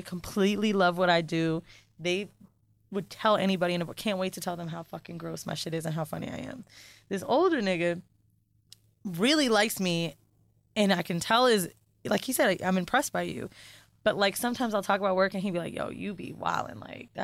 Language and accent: English; San Francisco, California, United States; born there; I was born in San Fran. My godmother was a drag queen, okay?